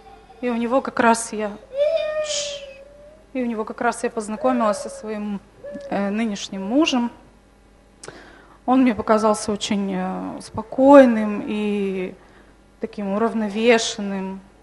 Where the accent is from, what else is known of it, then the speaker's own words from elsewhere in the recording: Transnistria, Moldova; now in Moscow, Russia; Я приехала из Приднестровья.